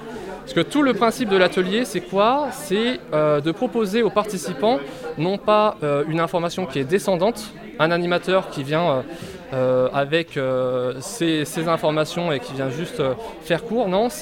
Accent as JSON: {"language": "French", "town": "Douai", "region": "Hauts-de-France", "country": "France", "said": "je suis de Douai."}